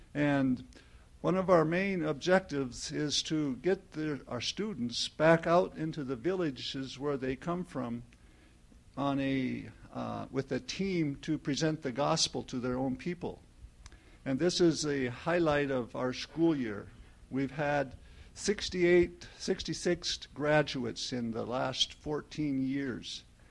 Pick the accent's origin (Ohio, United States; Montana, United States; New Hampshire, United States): Montana, United States; Glendive; now in Brazil; And it's very special because I'm from Glendive.